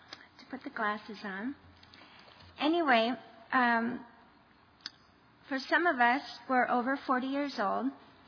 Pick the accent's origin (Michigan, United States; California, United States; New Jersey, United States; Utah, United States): California, United States; I am an American, by the way. You could probably tell. Southern California, too.